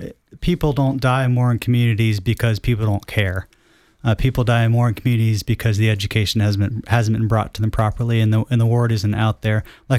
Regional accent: Jacksonville, Florida, United States; I grew up in Jacksonville, and I have too.

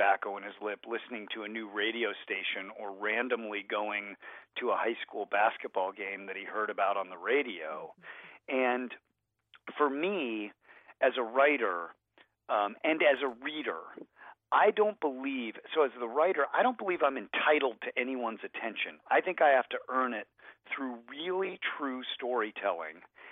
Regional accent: Colorado, United States; I had this friend named Jason. We grew up in Colorado.

